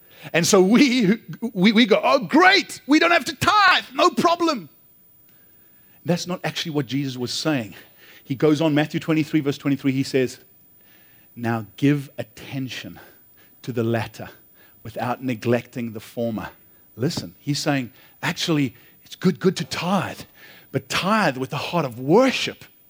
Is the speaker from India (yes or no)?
no; South Africa; I came from South Africa where KFC's banner was finger licking good.